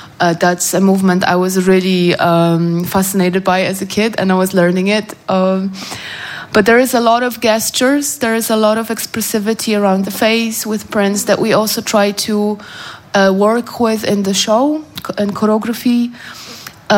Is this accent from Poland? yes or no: yes; Poland; English is a second language; since I was growing up in Poland, and there was early on